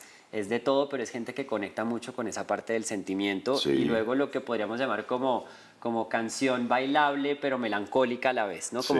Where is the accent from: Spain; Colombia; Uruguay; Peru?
Colombia; now in Mexico; Yo, no, para México, sigo siendo muy colombiano.